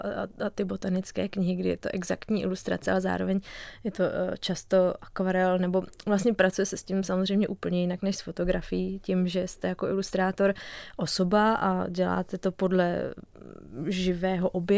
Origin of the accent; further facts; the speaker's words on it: Plzeň, Plzeň Region, Czechia; also born or lived in Prague; protože jsem z Plzně